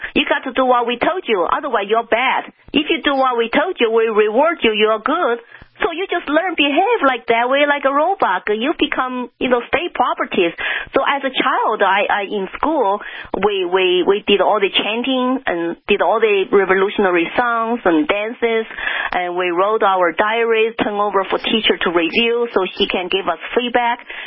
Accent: China; moved away; when I grew up in China, I did not know the truth.

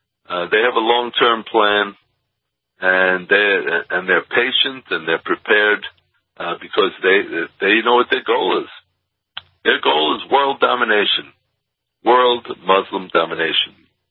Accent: Brooklyn, New York, United States; now in Israel; And I come from Brooklyn originally. I've been living in Israel 27 years, but I'm originally from Brooklyn.

